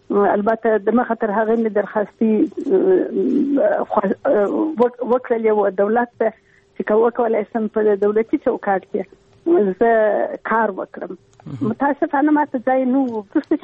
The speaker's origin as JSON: {"language": "Pashto", "country": "Afghanistan"}